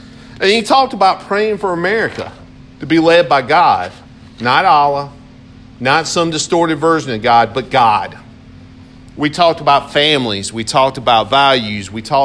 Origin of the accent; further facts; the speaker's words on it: South Carolina, United States; And then he asked me about where I was from. And I told him South Carolina.